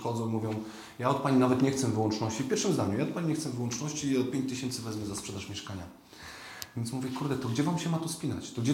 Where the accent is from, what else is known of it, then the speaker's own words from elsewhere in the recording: Koszalin, West Pomeranian Voivodeship, Poland; Ja pochodzę z Koszalina i gdy tam jestem, czasami się spotykam z różnymi agentami